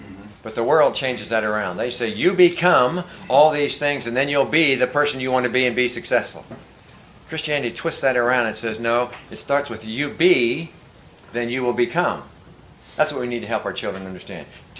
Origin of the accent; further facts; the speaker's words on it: Fairmont, West Virginia, United States; My rite of passage as a young lad growing up in Fairmont, West Virginia, was a blue suit.